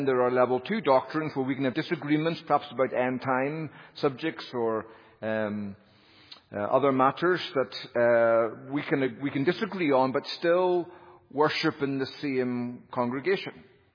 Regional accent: United Kingdom; now in United States

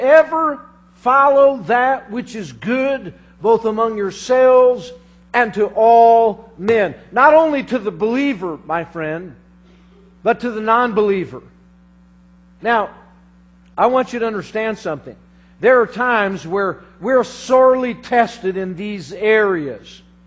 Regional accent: Colorado, United States; And you know, I remember years ago, I'm from Colorado, and I was driving down the dirt road

